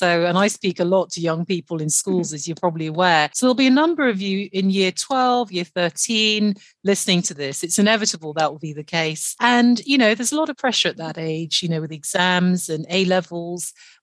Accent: Nigeria; I'm Nigerian

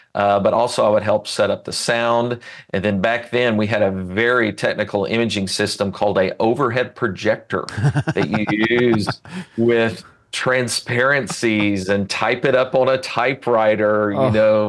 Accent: Edmond, Oklahoma, United States; I grew up in Edmond, Oklahoma, and that theater that we had is basically the size of an off-Broadway theater

